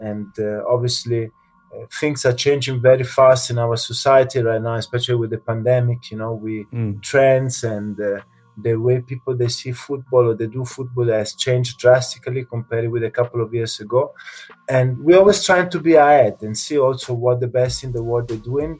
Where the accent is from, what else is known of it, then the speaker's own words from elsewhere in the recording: Italy; So, I'm from Italy.